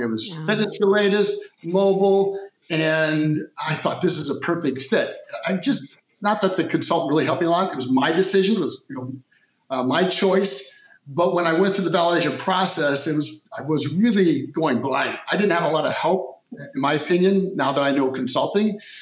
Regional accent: Midwest, United States; I grew up in the Midwest. Very concerned family.

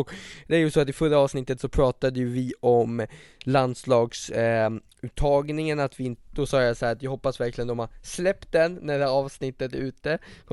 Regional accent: Västerås, Västmanland County, Sweden; Västeråsparet där jag är från

